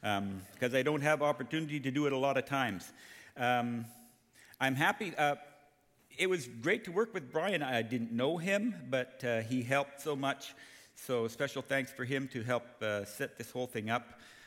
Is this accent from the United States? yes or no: no; Cambodia; she and my father were missionaries to Cambodia back in the 60s. And so I grew up pretty much in Cambodia. I married a Cambodian.